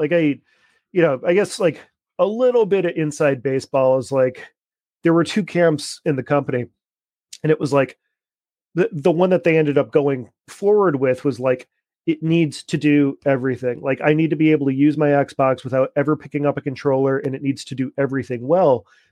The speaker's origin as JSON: {"language": "English", "region": "Massachusetts", "country": "United States", "tie": "born or raised there", "said": "Oh man, I was a super weird little arty goth kid back in Western Massachusetts. No way. Oh yeah. So I was a Western Mass kid"}